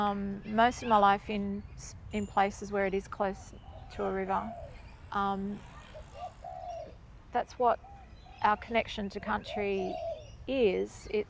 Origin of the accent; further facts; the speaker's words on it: Sydney, New South Wales, Australia; I grew up in Sydney's West, and I had a yard.